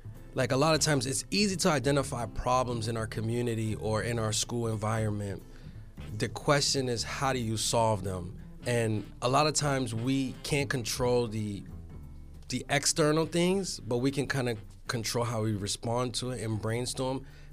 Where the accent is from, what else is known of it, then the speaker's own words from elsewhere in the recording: Boston, Massachusetts, United States; Originally I'm from Boston, Massachusetts, Roxbury to be exact.